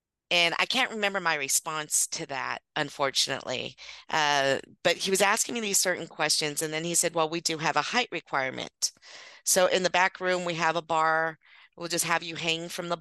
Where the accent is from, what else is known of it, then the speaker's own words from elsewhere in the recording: Hawaii, United States; also born or lived in California; my Filipino family is. And so they're really big and very close. And but I didn't really always grow up with them because I did a lot of back and forth from California to Hawaii. So then I had my dad's side of the family, which was Portuguese